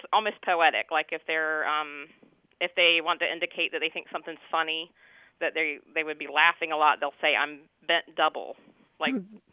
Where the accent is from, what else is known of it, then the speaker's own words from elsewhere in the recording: North Carolina, United States; I grew up in Carteret County, North Carolina. We're on the coast. And in the eastern part of the county, we call it Down East.